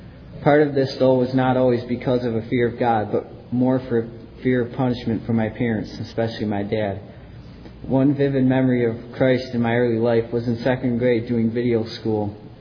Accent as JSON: {"language": "English", "town": "South Haven", "region": "Michigan", "country": "United States", "tie": "born there", "said": "I was born in South Haven, Michigan on January 30, 1988 at 2:47 a.m."}